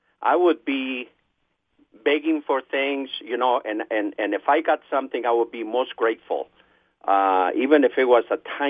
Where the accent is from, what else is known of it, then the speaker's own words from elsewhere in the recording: Peru; now in United States; I'm from Peru.